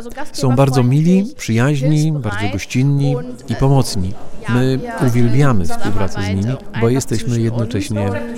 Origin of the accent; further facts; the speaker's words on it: Germany; Polish is a second language; now in Wrocław, Poland; my jako Serbo-Łużyczanie, my uczymy się słowiańskich języków dużo szybciej. Mieszkając we Wrocławiu, nauczyłem się trochę mówić po polsku.